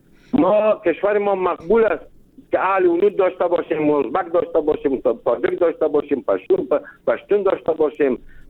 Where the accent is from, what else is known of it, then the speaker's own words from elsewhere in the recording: Afghanistan; خود ما تمام افغان هستیم